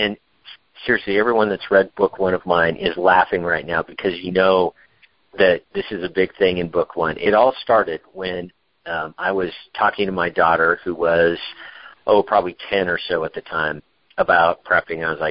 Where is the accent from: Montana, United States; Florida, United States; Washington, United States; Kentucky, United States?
Washington, United States; Olympia; And I go to a dollar store in my hometown of Olympia, where the book takes place.